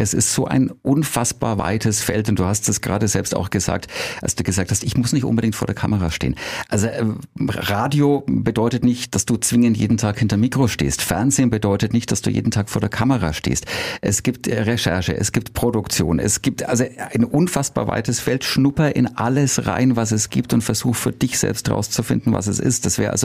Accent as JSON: {"language": "German", "town": "Nuremberg", "region": "Bavaria", "country": "Germany", "tie": "born or raised there", "said": "ich komme ursprünglich aus Nürnberg. Ich komme aus Großgründlach, bin quasi in diesem Dreiländereck Nürnberg, Fürth, Erlangen groß geworden"}